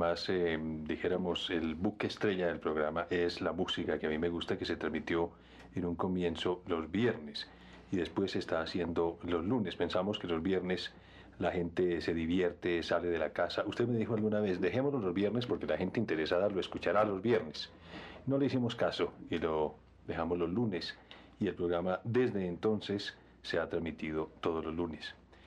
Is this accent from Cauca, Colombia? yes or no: no; Santa Rosa de Osos, Antioquia, Colombia; Tenía un programa que escuchaba en mi pueblo, en Santa Rosa de Osos, y las ondas de la radio llegaban allá